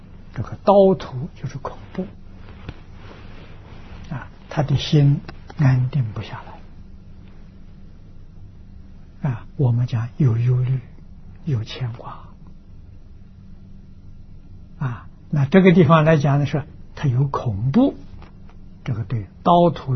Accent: China; 翅是鸟，卧鸟啊，不是一个好的鸟，是鹰一类啊，我们中国人叫鹞子啊

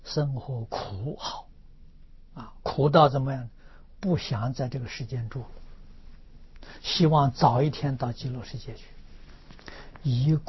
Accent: China; 我们中国人常讲，他命里头有财库啊。

